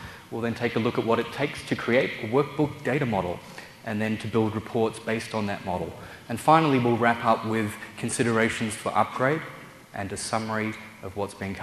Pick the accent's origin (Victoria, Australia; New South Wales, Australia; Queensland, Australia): Victoria, Australia; Melbourne; also born or lived in San Francisco, United States; my accent may give me away a little bit. I actually come from Melbourne, Australia, although I was recently living here in San Francisco for about 4 years.